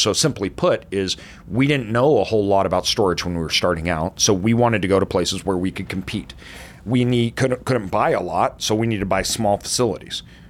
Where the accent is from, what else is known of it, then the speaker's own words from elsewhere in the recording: Boise, Idaho, United States; I was born in a very small town in southern Idaho. That's where my family, most of my family still lives in there. I grew up in Boise as Boise grew, but even me growing up, Boise wasn't big.